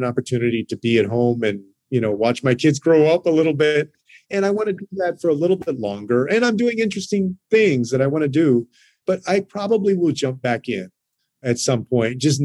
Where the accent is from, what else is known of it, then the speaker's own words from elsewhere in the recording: Texas, United States; including in my home state of Texas.